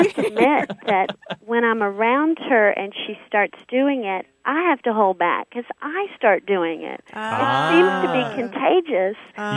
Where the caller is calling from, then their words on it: Fort Worth, Texas, United States; I'm calling from Fort Worth, Texas.